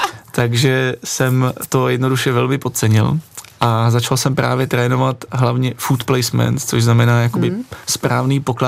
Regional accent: Kladno, Central Bohemian Region, Czechia; já jsem z Kladna přešel na vysokou tady na Prahu 6 na Veleslavín

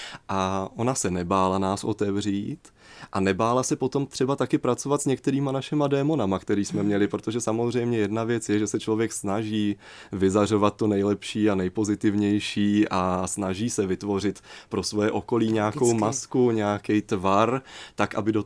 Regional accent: Brno, South Moravian Region, Czechia; also born or lived in Ostrava; protože já jako Brňák jsem přišel do prostoru, který byl najednou velmi ostrý, velmi tvrdý, velmi razovitý

